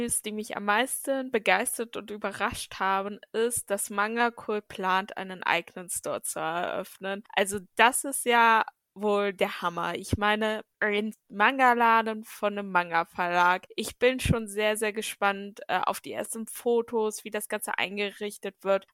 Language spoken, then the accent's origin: German; Northern Germany, Germany; Also ich bin ja eigentlich aus Norddeutschland